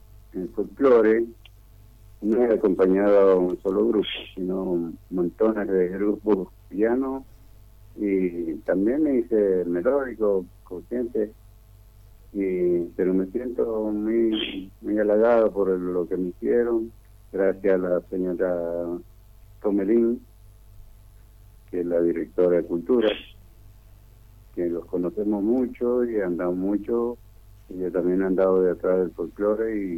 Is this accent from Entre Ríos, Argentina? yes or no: no; Caucete, San Juan, Argentina; Yo soy sanjuanino, caucetero, en la cual ya venía yo con trayectoria de San Juan.